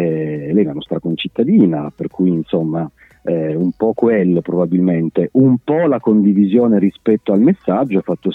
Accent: Turin, Piedmont, Italy; qua a Torino di torinesi doc ne trovi veramente pochi, quindi siamo tutti quanti figli di meridionali emigrati negli anni, no?

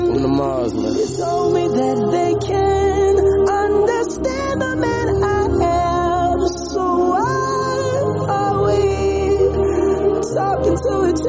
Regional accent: Trieste, Friuli-Venezia Giulia, Italy; Io sono di Trieste, scusa, cioè vengo dal nord, sono sceso in queste lande desolate.

